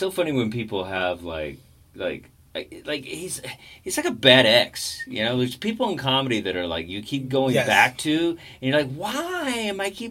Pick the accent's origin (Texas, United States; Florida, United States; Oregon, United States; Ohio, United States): Texas, United States; And then I was like, I'm from Texas.